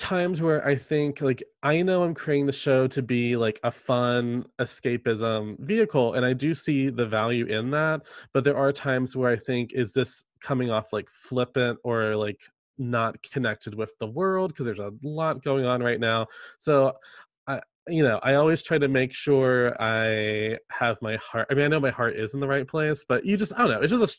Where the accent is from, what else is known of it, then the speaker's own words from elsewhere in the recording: Deep South, United States; I grew up in the Deep South, and not only in the Deep South, but I grew up like in the country in the Deep South.